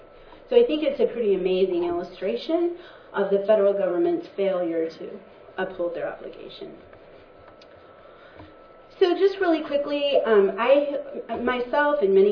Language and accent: English; Laguna, New Mexico, United States; now in Albuquerque, United States; I'm from the Pueblo of Laguna, so I have a little card that shows that I'm a member in my blood quantum